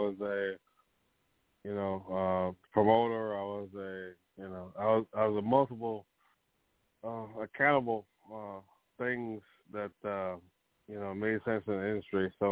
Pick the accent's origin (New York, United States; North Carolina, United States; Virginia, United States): New York, United States; Staten Island; also born or lived in Trinidad and Tobago / Jamaica / Brooklyn; Me, I'm originally from, I was born in Staten Island, Staten Island, USA, Richmond Hill Hospital. Then raised in Trinidad and Jamaica. And then, you know, after that, back to New York.